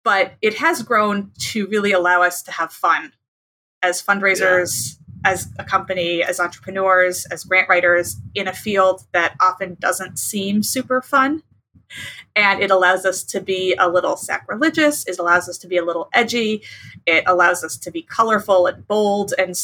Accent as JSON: {"language": "English", "town": "Chicago", "region": "Illinois", "country": "United States", "tie": "born or raised there", "lives_now": "Austin, United States", "said": "I grew up fundraising in Chicago, and I moved down to Austin about 7 years ago."}